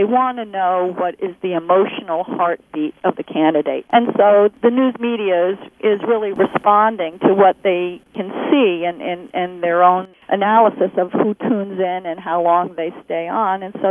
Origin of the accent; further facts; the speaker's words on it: Mystic, Connecticut, United States; Let's see, I grew up in the Mystic, Connecticut area, so I'm, you know, long-time Connecticut resident, and I actually go back during the summers and over the December break.